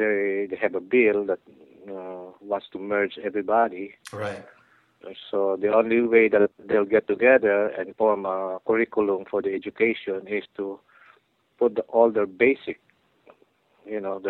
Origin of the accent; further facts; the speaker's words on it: Philippines; So, like, you know, I'm still Filipino.